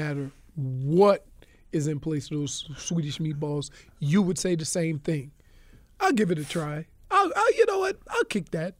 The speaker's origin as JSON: {"language": "English", "region": "Louisiana", "country": "United States", "said": "Look, I'm from Louisiana. You know, if you go anywhere where there's a dirt road, you can get you some good shine."}